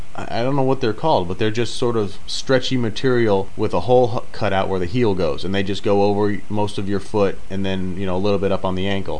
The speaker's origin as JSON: {"language": "English", "town": "Fort Lauderdale", "region": "Florida", "country": "United States", "said": "I'm from Fort Lauderdale, and of course, growing up, you know, I was a big Dolphins fan"}